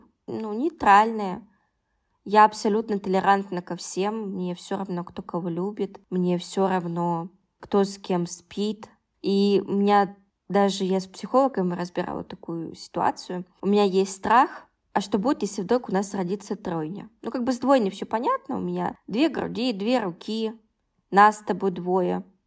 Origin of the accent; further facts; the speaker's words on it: Yekaterinburg, Sverdlovsk Oblast, Russia; Но еще и большая разница с Москвой и с моим родным городом Екатеринбургом.